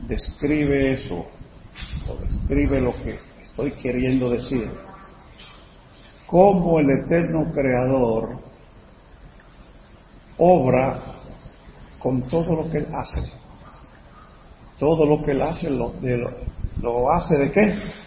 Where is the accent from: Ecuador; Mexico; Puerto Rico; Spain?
Puerto Rico; aquí me criaron en Puerto Rico, y puedo distinguir esa diferencia en el idioma de cada región